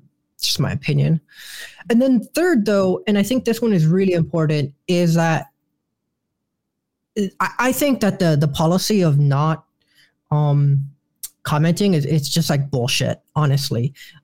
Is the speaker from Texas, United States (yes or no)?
no; Chicago, Illinois, United States; I grew up in Little Village, people just ignore, you know, Black and brown people